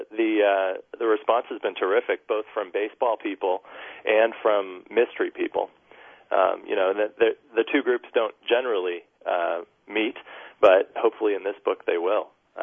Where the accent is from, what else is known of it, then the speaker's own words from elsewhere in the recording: California, United States; also born or lived in East Coast; I grew up in Southern California, rooting for, you know, that team down there.